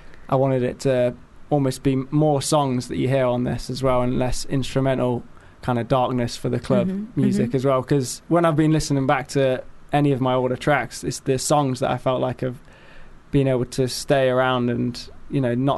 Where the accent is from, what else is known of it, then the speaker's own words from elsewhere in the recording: Nottingham, East Midlands, United Kingdom; now in London, United Kingdom; I'm based there in London, but I'm from Nottingham